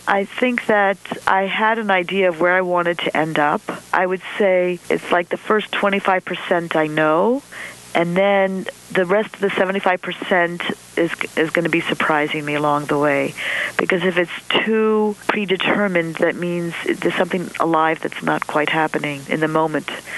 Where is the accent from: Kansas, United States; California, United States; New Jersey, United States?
New Jersey, United States; I'm from New Jersey